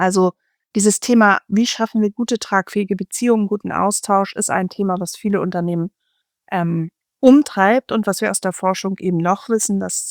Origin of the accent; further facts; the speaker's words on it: Northern Germany, Germany; ich komme jetzt aus Norddeutschland